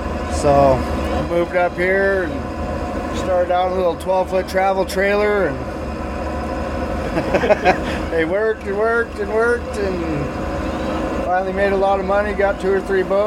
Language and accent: English; Puyallup, Washington, United States; also born or lived in Neah Bay; My dad, I'm originally from Puyallup.